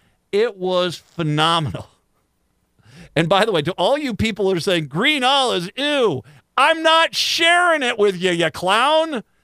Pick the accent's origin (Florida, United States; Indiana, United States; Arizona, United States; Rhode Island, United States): Rhode Island, United States; I grew up in Rhode Island, so I like clams and mussels